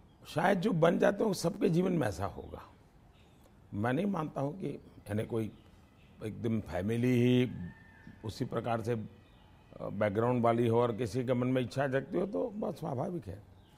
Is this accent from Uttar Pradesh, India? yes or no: no; Gujarat, India; हमारे यहाँ से दूर एक मेहसाना स्टेशन है मेरे गांव से